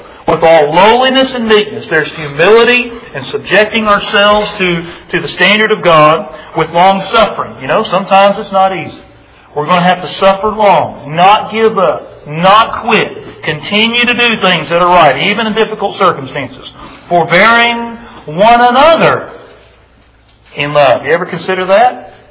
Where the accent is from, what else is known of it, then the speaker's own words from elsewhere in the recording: Texas, United States; Well, I'm from Texas. Some are from different areas.